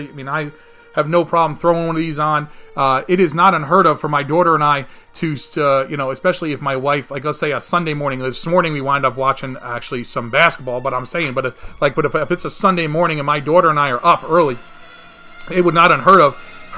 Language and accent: English; New York, United States; we're all from New York, and thank God we were safe.